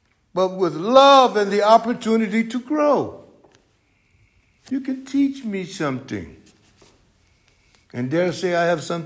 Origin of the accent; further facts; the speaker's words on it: Mississippi, United States; the election of our first black senator from my home state, good old state of Mississippi.